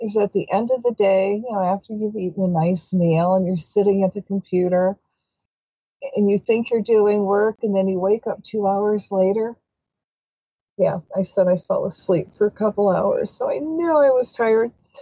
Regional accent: Dearborn, Michigan, United States; Now, I come from Michigan. I actually come from Dearborn, Michigan, the hometown of Henry Ford. And when I grew up, it was really, really racist.

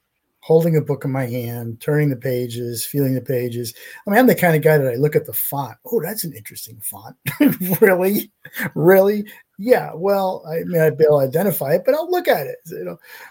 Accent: Bridgeport, Connecticut, United States; I grew up in Connecticut. And I grew up in Bridgeport, which is a major city. But we lived way up called the North End, which was really pretty suburban and just being developed.

